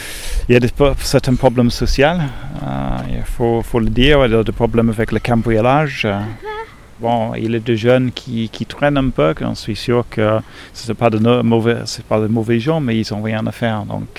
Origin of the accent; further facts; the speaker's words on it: England, United Kingdom; French is a second language; now in Fontaine, France; j'ai 40 ans, j'habite à Fontaine depuis 8 ans. Je suis origine d'Angleterre.